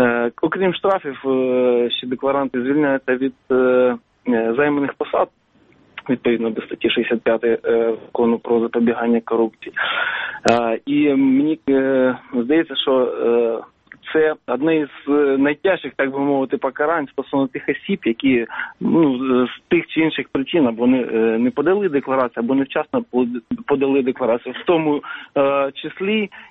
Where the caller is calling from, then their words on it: Kyiv, Ukraine; я з міста Києва